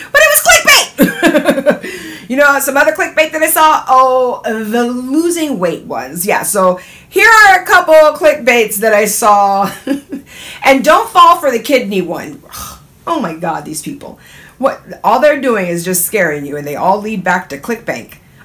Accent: California, United States; this place is different, because I came from Cali.

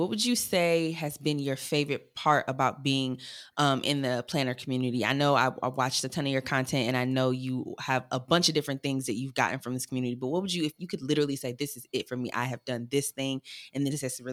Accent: Michigan, United States; Like I'm originally from Michigan, so I'm like, when would I ever?

